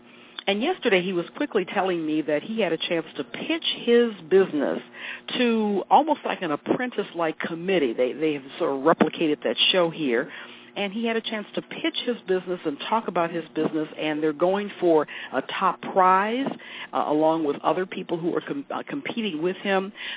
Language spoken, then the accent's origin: English; Detroit, Michigan, United States; I came to my conference in Detroit, my hometown, in 1986.